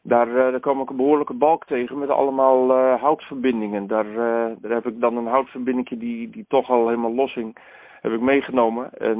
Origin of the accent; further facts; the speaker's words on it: Drenthe, Netherlands; now in Hoeksche Waard, Netherlands; Ik kom uit Drenthe. En mijn studie was in Amsterdam en toen ben ik terechtgekomen in Hoekse Waard, ten zuiden van Rotterdam. Dus het eiland boven Goeree-Overflakkee.